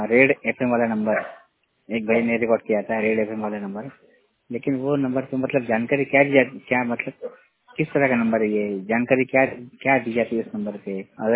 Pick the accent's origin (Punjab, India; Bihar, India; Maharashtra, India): Maharashtra, India; Yavatmal; मैं जिला यवतमाल से हूँ, जिला यवतमाल से महाराष्ट्र से, 100% ब्लाइंड।